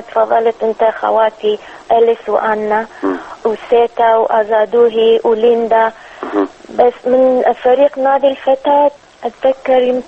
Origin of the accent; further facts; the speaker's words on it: Baghdad, Baghdad Governorate, Iraq; born there; انا ولدت ببغداد، احنا كنا ساكنين في كامب الارمن، بس انا ولدت في منطقة المسبح.